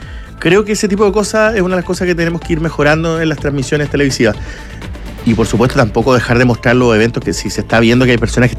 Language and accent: Spanish; Magallanes, Chile; los que somos de Magallanes conocemos